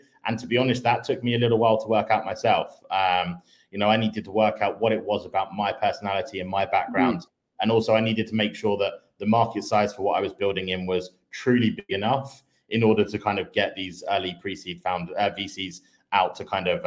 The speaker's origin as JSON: {"language": "English", "town": "Sheffield", "region": "Yorkshire and the Humber", "country": "United Kingdom", "tie": "born there", "said": "But I was born in Sheffield."}